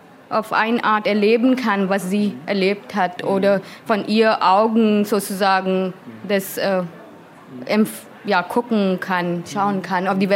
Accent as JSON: {"language": "German", "town": "Indore", "region": "Madhya Pradesh", "country": "India", "second_language": "German", "said": "das ist auch der Ort, wo ich herkomme. Mein Stadt heißt Indore."}